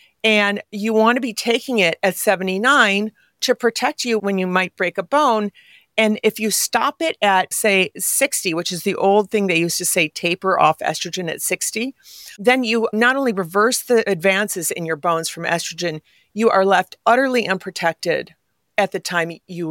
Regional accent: Midwest, United States; I'm from the Midwest. I'm a nice person.

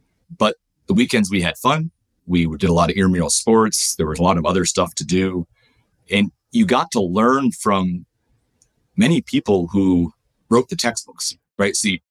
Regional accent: New York, United States; I'm an upstate New York kid. I grew up in the Capital District, close to Massachusetts, in a very rural part of upstate New York.

